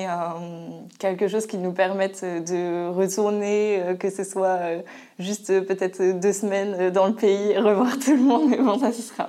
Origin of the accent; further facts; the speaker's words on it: Normandy, France; Moi, je viens de Normandie, je ne suis pas du tout de Grenoble.